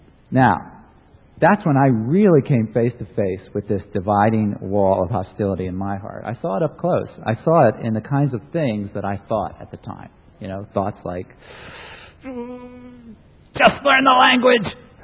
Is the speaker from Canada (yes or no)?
no; New York, United States; You know, I'm a New Yorker, after all.